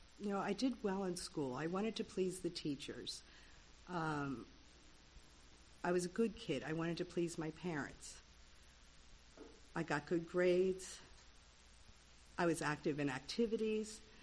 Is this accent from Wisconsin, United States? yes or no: no; Wilmington, Delaware, United States; I grew up in Wilmington, Delaware. I was one of six kids, and we were all like a year or less apart in age.